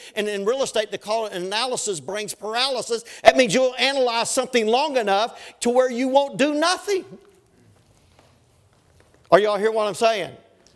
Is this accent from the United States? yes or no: yes; Flatwoods, Kentucky, United States; but I grew up in Flatwoods, Kentucky. We had one red light